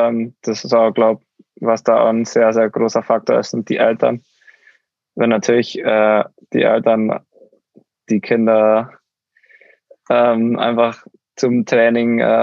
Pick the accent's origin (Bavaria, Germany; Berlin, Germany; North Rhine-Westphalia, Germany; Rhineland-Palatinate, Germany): Bavaria, Germany; Oberstdorf; Da gab es bei uns in Oberstdorf schon in einem Jahrgang, weiß nicht wie viele, aber da gab es in einem Jahrgang halt im Allgäu so eine Auswahl.